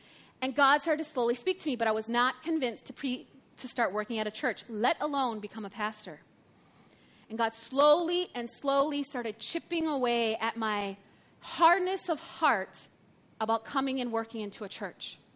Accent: United States; I'm American. Please do not get confused. I know I probably say it every time because people still think I am Canadian.

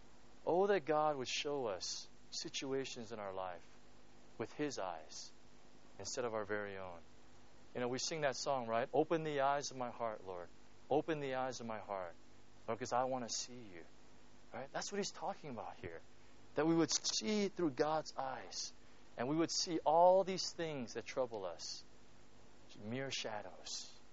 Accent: California, United States; I'm from California, right? California is basically one big glorified desert, you know?

